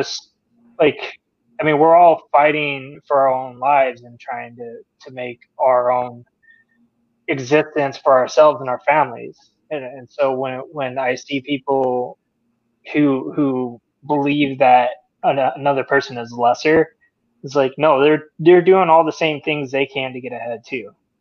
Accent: Leesville, Louisiana, United States; And I grew up in Leesville, Louisiana with you guys.

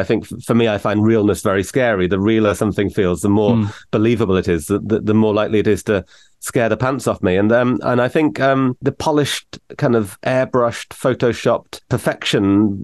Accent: North East England, United Kingdom; because I grew up in the Northeast, where you say that things are canny if they're good.

